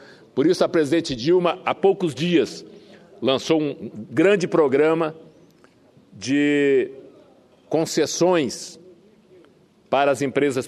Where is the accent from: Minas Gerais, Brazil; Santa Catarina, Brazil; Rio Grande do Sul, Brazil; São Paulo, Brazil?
Santa Catarina, Brazil; born there; O estado de Santa Catarina, onde eu tive, onde eu nasci